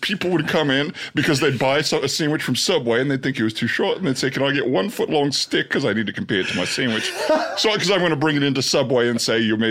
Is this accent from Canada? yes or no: no; Australia; moved away as an adult; now in United States; Yeah, I'm from Australia, but I lived in the United States for a while now.